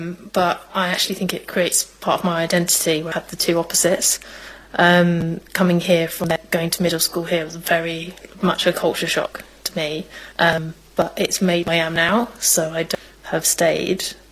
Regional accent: Islington, London, United Kingdom; Me and my brother and sister, we grew up mostly in Islington, in Angel. We lived in Stoke Newington for a bit, so kind of quite, you know, central London, you know, growing up.

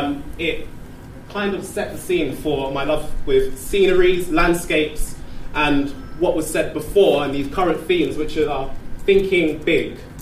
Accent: London, United Kingdom; I'm born and bred in London, East London to be precise.

